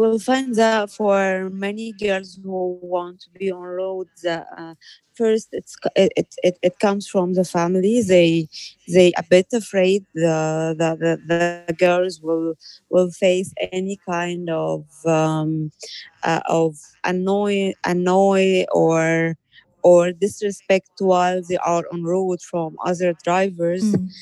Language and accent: English; Cairo, Cairo Governorate, Egypt; from Cairo, Egypt.